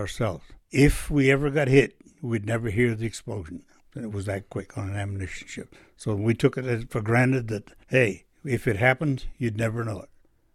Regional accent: Nova Scotia, Canada; We dealt with snow 6 months of the year. Cold weather, 40 below zero at times.

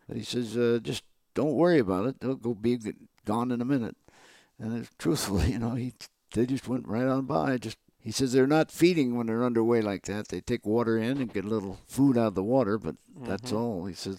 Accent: United States; Being an American. Can't beat that.

